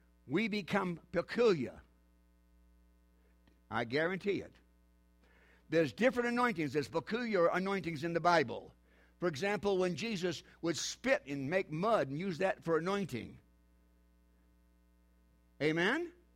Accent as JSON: {"language": "English", "region": "New Hampshire", "country": "United States", "said": "I'm from New Hampshire."}